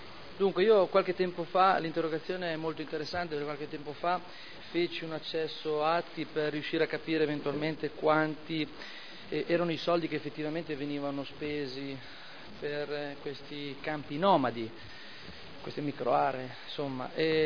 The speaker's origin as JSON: {"language": "Italian", "town": "Modena", "region": "Emilia-Romagna", "country": "Italy", "tie": "born there", "said": "siamo tutti abitanti di Modena, io sono nato a Modena"}